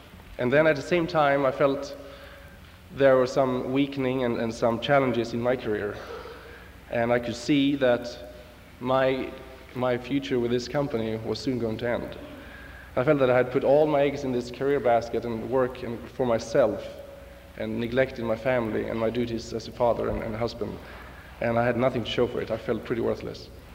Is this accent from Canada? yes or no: no; Sweden; English is a second language; you can probably tell that I'm not from San Antonio. I'm not even from Texas, actually. I'm from one of the satellite states that we call Sweden.